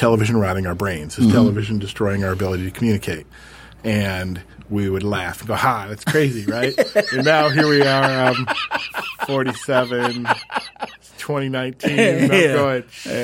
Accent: Michigan, United States; because I grew up north in Michigan in rural Michigan, where it was literally, we'd go outside my house, there was farm fields and woods and stuff.

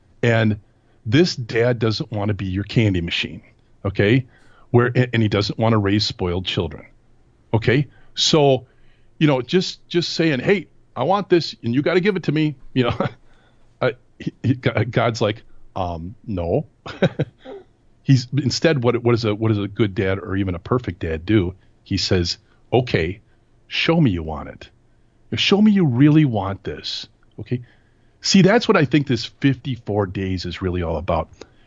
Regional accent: Wisconsin, United States; I grew up in Wisconsin, so the Green Bay Packers, right?

